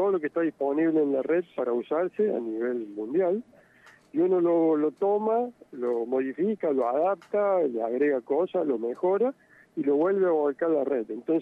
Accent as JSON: {"language": "Spanish", "town": "Villa Mercedes", "region": "San Luis", "country": "Argentina", "tie": "born or raised there", "said": "todos me han dicho que tengo tonada cordobesa, pero la verdad que no, yo soy acá oriundo de Villa Mercedes, donde está la Facultad de Ingeniería y donde trabajo, se ha nacido y criado acá"}